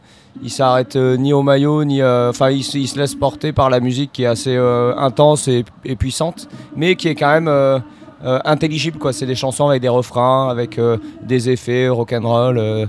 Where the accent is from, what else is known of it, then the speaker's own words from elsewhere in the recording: Bordeaux, Nouvelle-Aquitaine, France; On est de Bordeaux, donc on n'est pas loin.